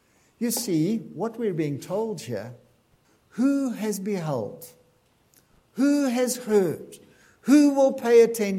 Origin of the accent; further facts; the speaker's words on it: Benoni, Gauteng, South Africa; Now, we're in Wychwood this morning, and I come from Benoni